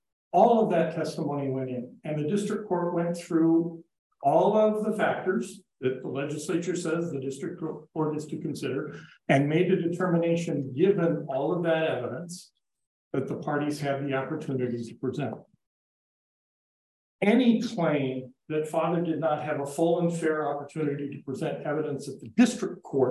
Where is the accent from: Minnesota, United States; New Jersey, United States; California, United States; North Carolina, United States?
Minnesota, United States; Mankato; I'm an attorney from Mankato, Minnesota